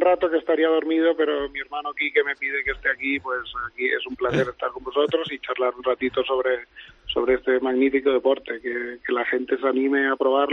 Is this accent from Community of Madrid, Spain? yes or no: no; Barcelona, Catalonia, Spain; Yo soy de Barcelona